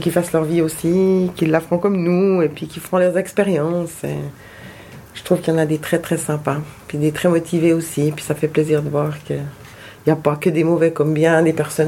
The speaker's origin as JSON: {"language": "French", "region": "Fribourg", "country": "Switzerland", "said": "Je viens de la Gruyère, donc, qu'est-ce qu'on mange ?"}